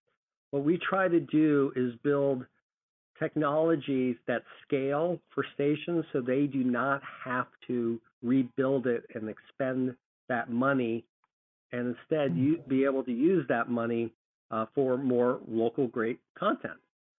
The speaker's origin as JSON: {"language": "English", "region": "Minnesota", "country": "United States", "tie": "born or raised there", "said": "I grew up in Minnesota and Twin Cities, you know, public television, you know, it's always been a part of me."}